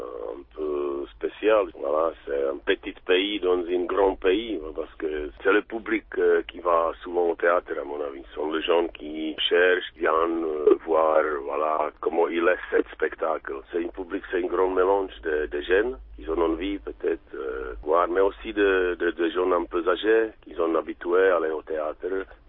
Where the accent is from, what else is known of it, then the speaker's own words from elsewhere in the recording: Czechia; French is a second language; Ça, c'est quelque chose qui nous manque chez nous, à Tchéquie